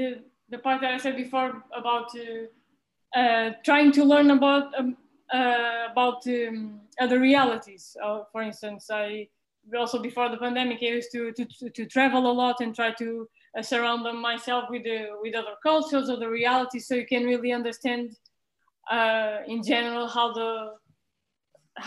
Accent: Azores, Portugal; English is a second language; I'm actually in Portugal. I'm from a small island. I'm from St. Michael, which is located in the Azores, in the Atlantic Ocean

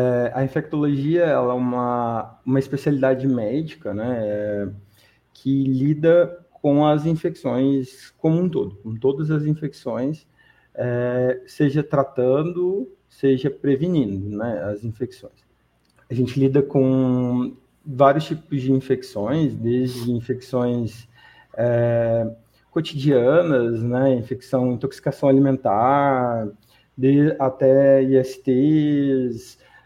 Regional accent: Minas Gerais, Brazil; now in São Paulo, Brazil; Eu sou de Minas, moro em São Paulo e atuo em São Paulo. E eu sou um homem gay, né?

